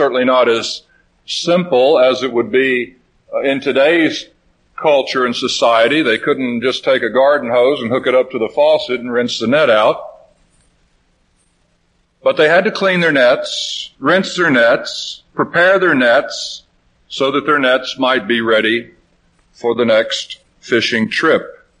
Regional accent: Florida, United States; back in the days when I was growing up in Florida, when much of Florida was still in a fairly pristine condition

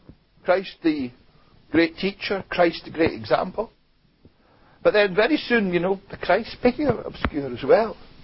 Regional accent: Glasgow, Scotland, United Kingdom; it was really quite a kind of Glasgow funeral, and I say that as a Glaswegian.

